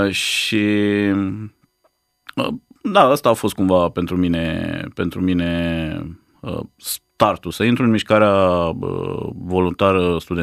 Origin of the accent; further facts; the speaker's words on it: Târgu Jiu, Gorj County, Romania; now in United States; am copilărit, am crescut în Târgu Jiu, am fost la un liceu de informatică